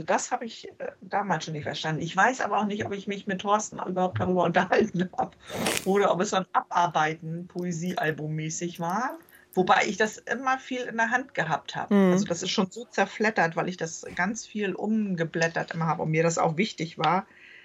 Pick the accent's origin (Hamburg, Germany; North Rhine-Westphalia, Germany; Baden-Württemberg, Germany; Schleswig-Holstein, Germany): Schleswig-Holstein, Germany; und ich bin ja auf dem Dorf da groß geworden, im Lübecker Umkreis.